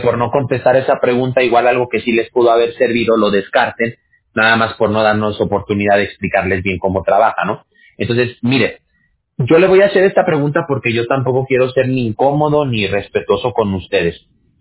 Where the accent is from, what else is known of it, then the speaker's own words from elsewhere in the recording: Mexico; yo soy mexicano